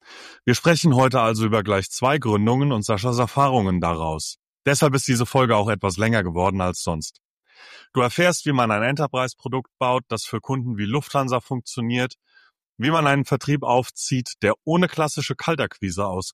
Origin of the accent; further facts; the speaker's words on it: Koblenz, Rhineland-Palatinate, Germany; Heute spreche ich mit Sascha Böhr aus meiner Heimatstadt Koblenz.